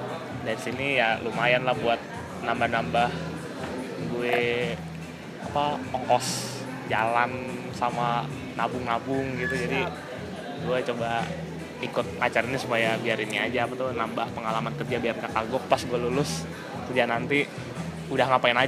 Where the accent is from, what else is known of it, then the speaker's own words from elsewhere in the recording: Bekasi, West Java, Indonesia; Kira-kira kan gue dari Bekasi nih.